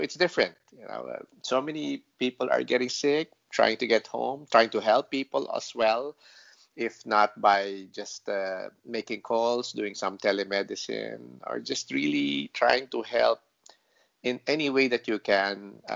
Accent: Pasig, Metro Manila, Philippines; I grew up here in Pasig, and I went to the nearest high school, which where I grew up in. I live in a barangay called Capitolio. It's in Pasig

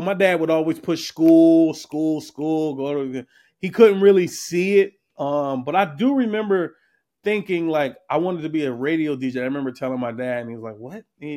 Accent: Philadelphia, Pennsylvania, United States; Man, Philly is a funny city. Like Philly is, you can definitely, I grew up in Philly

